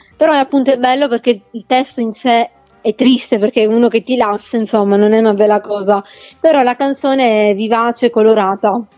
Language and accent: Italian; Catania, Sicily, Italy; also born or lived in Syracuse; Sono nata a Siracusa, vengo da Catania.